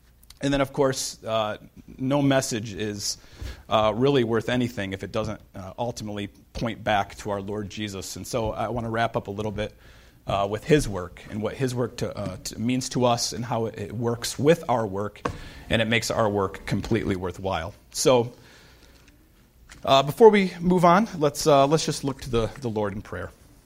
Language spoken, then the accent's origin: English; Indianapolis, Indiana, United States; You know, I just mentioned that I came from Indiana, lived in Indianapolis